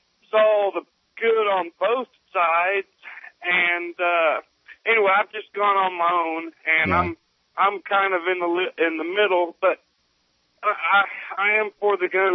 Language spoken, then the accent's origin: English; Fort Worth, Texas, United States; No, sir. But actually, I am from Fort Worth.